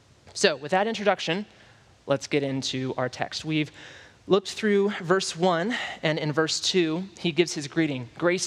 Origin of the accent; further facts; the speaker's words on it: Tennessee, United States; I could talk to you about Daniel Nickerson, a friend of mine who I grew up with in Tennessee